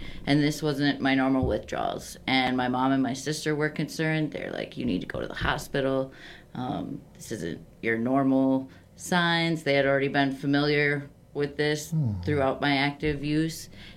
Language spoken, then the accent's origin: English; Wisconsin Dells, Wisconsin, United States; I grew up in the Dells area, so came up to Wisconsin Rapids